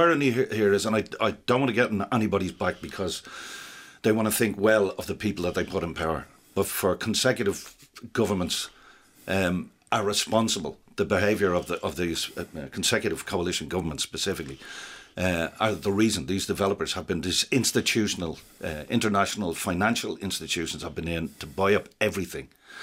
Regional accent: Coolock, County Dublin, Ireland; The same way I grew up in Coolock, and around the same time that Tallaght and Clondalkin was built.

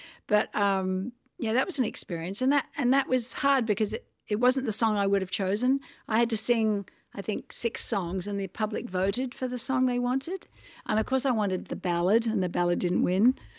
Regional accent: Australia; also born or lived in England; So I grew up in Australia, and Australia is my heart home.

